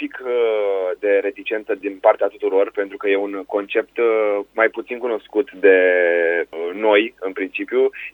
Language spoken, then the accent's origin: Romanian; Râmnicu Vâlcea, Vâlcea County, Romania; Eu sunt din Râmnicu Vâlcea